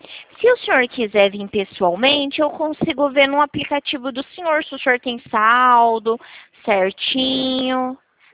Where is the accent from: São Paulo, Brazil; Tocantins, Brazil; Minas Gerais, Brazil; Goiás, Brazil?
São Paulo, Brazil; Presidente Prudente; Eu sou de Presidente Prudente, São Paulo.